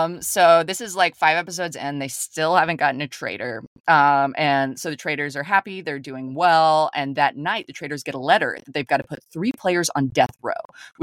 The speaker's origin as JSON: {"language": "English", "country": "United States", "said": "I mean, it might not be as good as a British boiled egg dish, but I think Americans, we can do a good egg."}